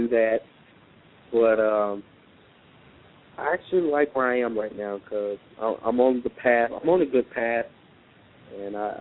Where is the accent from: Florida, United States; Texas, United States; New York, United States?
Texas, United States; Lufkin; I'm from Lufkin, Texas. It's a very small town in Texas.